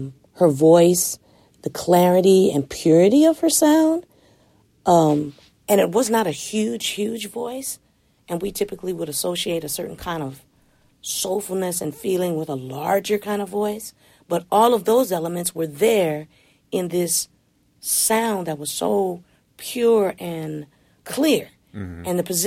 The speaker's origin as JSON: {"language": "English", "town": "Los Angeles", "region": "California", "country": "United States", "said": "See, Sly was out here, and I'm from Los Angeles"}